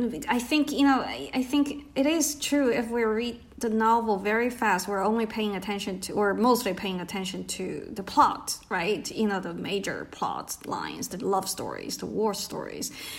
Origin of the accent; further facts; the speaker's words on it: China; I think growing up in China, I don't think American history probably had that before